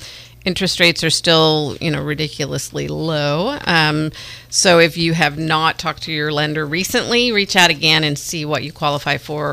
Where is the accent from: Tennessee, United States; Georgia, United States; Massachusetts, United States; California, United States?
California, United States; I grew up in Marin, so that's kind of the fair that my family always goes to.